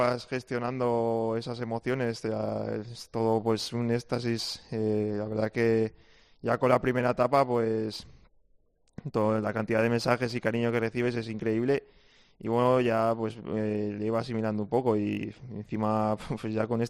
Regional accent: Jaca, Aragon, Spain; also born or lived in Zaragoza; nací en Zaragoza, pero he vivido siempre toda mi vida en Jaca y mi madre es de Zaragoza y luego mi padre es de un pueblo de Burgos.

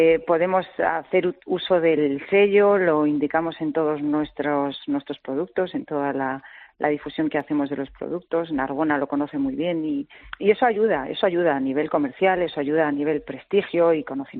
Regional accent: Galicia, Spain; como buenos gallegos

